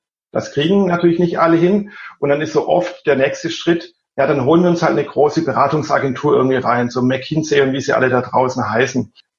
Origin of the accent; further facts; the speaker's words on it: Baden-Württemberg, Germany; ich bin ja auch Schwabe